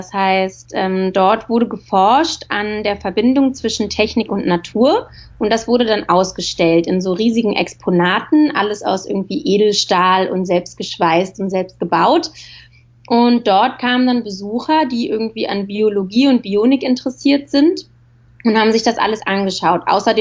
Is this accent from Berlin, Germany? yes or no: yes; Berlin, Germany; Also aufgewachsen bin ich in Berlin